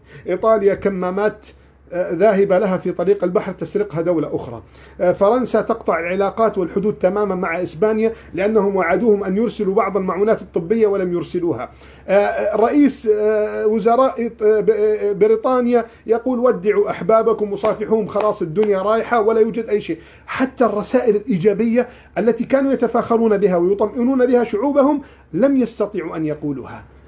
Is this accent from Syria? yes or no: no; Egypt; بلدنا مصر